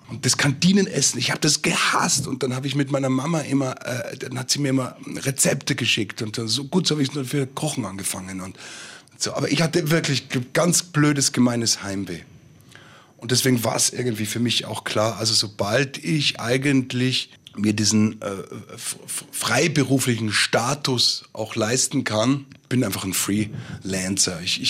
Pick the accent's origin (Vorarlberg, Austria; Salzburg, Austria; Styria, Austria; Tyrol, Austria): Tyrol, Austria; Innsbruck; Ich bin ja selber gar nicht am Land aufgewachsen, ich bin in Innsbruck aufgewachsen.